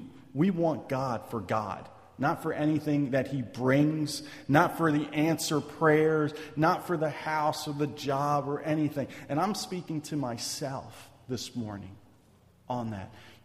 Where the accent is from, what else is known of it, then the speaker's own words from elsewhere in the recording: Philadelphia, Pennsylvania, United States; I'm from Philadelphia. I can tell you it's possible.